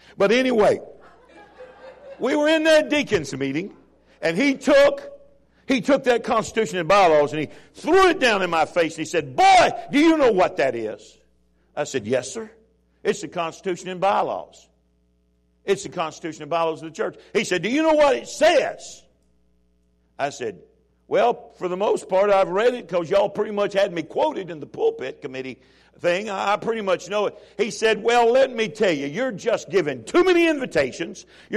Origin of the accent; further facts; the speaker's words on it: Chicago, Illinois, United States; now in Alabama, United States; I never dreamed when I was growing up in Chicago that God was going to put me in Alabama.